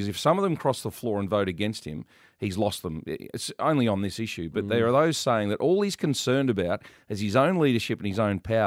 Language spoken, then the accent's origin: English; Australia; just as an Aussie